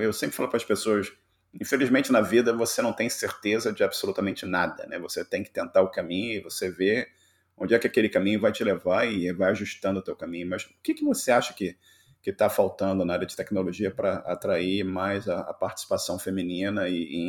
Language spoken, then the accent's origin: Portuguese; Brazil; E eu cresci no Brasil também